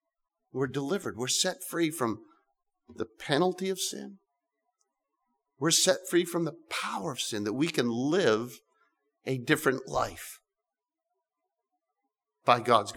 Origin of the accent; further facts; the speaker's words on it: United States; I'm an American. I was brought up in an American country, United States, and I speak English, right?